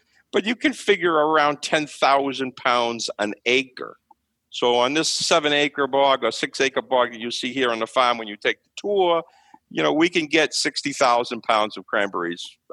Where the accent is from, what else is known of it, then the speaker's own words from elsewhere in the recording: Harwich, Massachusetts, United States; Dennis says it's them, but I'm from Howitch, so I say it's Howitch.